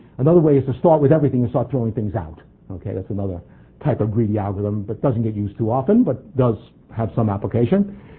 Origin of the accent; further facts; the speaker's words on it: New York, United States; accent: New York; now in Toronto, Canada; And by now, even though I was introduced as a Torontonian, my New York accent will start to come out, and I can't help it at this speed.